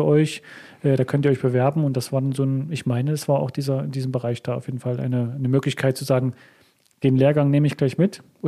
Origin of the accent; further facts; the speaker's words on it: Rudolstadt, Thuringia, Germany; da wo ich herkomme, in Rudolstadt.